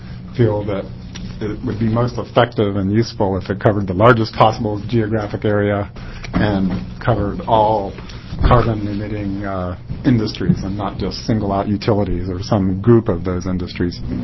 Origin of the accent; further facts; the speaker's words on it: Oregon, United States; I am also from Douglas County. I live in Oakland, Oregon